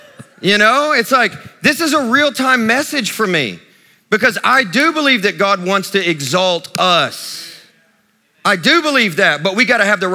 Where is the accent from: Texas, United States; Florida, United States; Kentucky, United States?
Kentucky, United States; Sacramento; I am from Sacramento, Kentucky, all right? That's where I grew up. There ain't nothing there but corn and tobacco, and that's it.